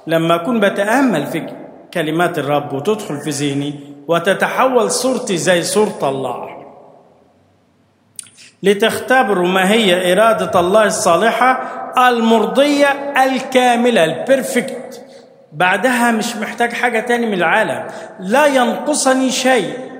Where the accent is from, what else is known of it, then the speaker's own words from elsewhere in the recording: Egypt; واحنا مصريين مش مرضى